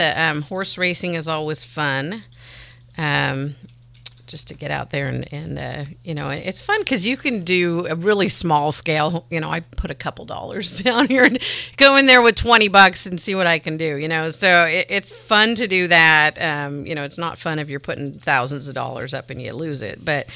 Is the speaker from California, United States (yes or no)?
yes; California, United States; which I always go to because I grew up in Marin.